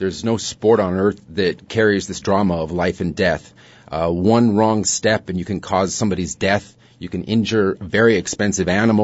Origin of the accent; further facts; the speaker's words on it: United States; No. I'm American. I'm from Hungarian descent.